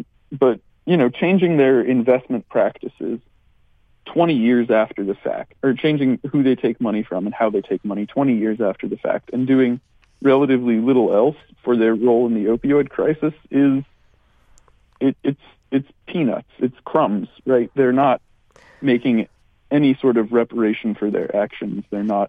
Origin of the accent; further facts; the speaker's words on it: New Haven, Connecticut, United States; So I come from New Haven, Connecticut. A lot of the people I grew up with became addicted to opiates.